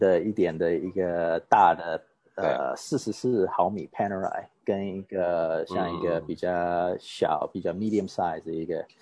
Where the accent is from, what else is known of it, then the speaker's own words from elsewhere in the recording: United States; also born or lived in Taiwan; 我是台湾出生，但是在美国长大的，现在差不多40岁左右的一个 watch collector, watch lover。